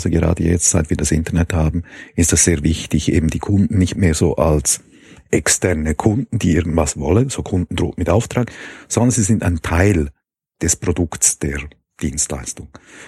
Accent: Chur, Graubünden, Switzerland; born there; Also geboren bin ich in Chur, das ist eine Stadt in der Schweiz, im Kanton Graubünden. Allerdings bin ich so ziemlich nicht dort aufgewachsen, zwar auch ein paar Jahre, aber durch meine Familie, wir sind sehr viel herumgekommen und haben immer wieder den Wohnort gewechselt

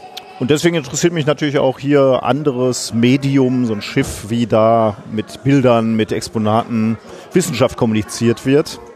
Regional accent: Gelsenkirchen, North Rhine-Westphalia, Germany; Ich komme aus Gelsenkirchen, bin Schalker vom Herzen.

